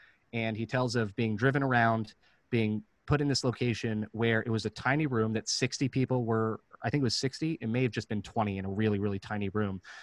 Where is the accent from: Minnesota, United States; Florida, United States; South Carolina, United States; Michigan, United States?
Florida, United States; Orlando; I'm from Orlando, Florida. I know who all the tourists are.